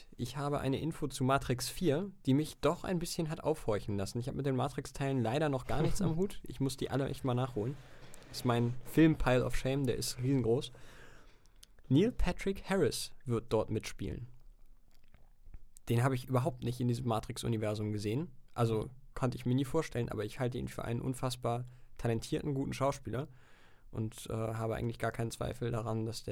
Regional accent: Süderbrarup, Schleswig-Holstein, Germany; Ich habe Familie in Flensburg, komme ursprünglich. Eigentlich komme ich aus Süderbrarup

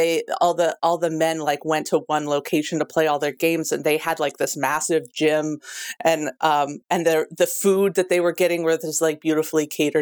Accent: Pacific Northwest, United States; Well, I'm from the Pacific Northwest, so I watch the Seattle Storm a lot.

